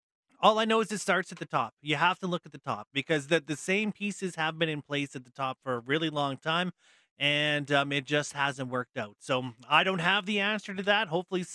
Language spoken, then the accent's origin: English; Camrose, Alberta, Canada; like I grew up in Camrose, right?